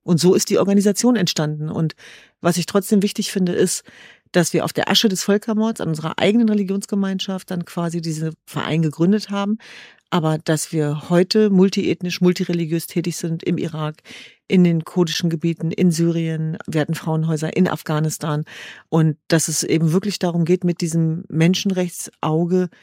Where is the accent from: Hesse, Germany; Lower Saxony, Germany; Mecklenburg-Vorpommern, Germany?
Lower Saxony, Germany; Hanover; Und ja, wir sind in Hannover geboren und aufgewachsen.